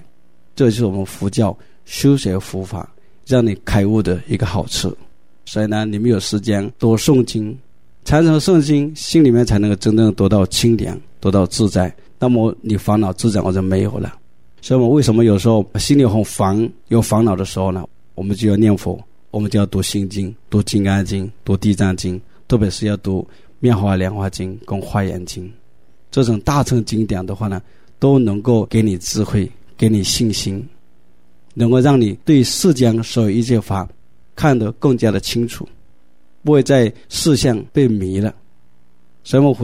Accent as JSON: {"language": "Chinese", "country": "China", "said": "有两个朝代值得我们中国人骄傲的。"}